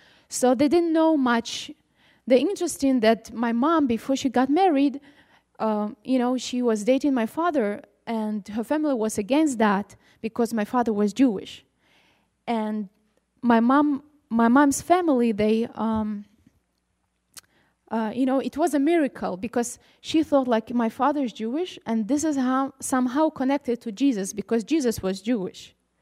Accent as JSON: {"language": "English", "country": "Ukraine", "tie": "born there", "second_language": "English", "said": "I wasn't born in Israel. I was born in Ukraine, in a family that my father is Jewish and my mom is Ukrainian."}